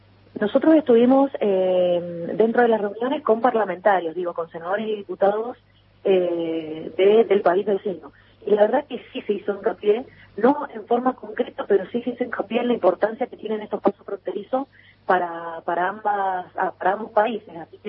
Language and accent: Spanish; Mendoza, Argentina; como argentina y además como mendocina